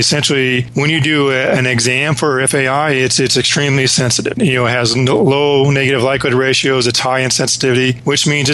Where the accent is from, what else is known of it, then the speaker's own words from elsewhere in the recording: Midwest, United States; now in North Carolina, United States; I grew up in the Midwest, you know, no mountains, no ocean.